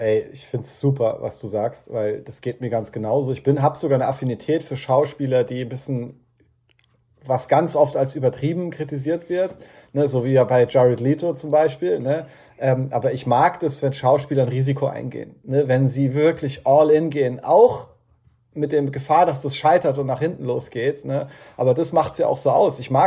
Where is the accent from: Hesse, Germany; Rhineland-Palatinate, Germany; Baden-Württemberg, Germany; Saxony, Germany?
Hesse, Germany; Bad Soden am Taunus; Ich bin gebürtiger Hesse, ja. Ich bin geboren, bin ich sogar in Bad Soden am Taunus bin ich sogar geboren.